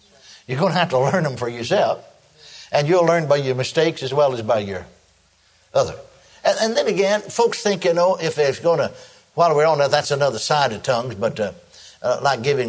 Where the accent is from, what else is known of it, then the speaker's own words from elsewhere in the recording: McKinney, Texas, United States; I was back home there in my hometown of McKinney, Texas